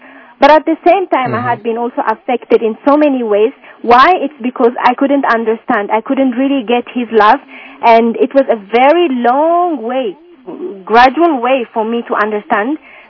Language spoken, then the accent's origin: English; Ethiopia; English is a second language; moved away; also born or lived in United Arab Emirates; Yeah, I came to Denver to visit my friend. Originally, I came from Abu Dhabi, and I'm from Ethiopia, originally.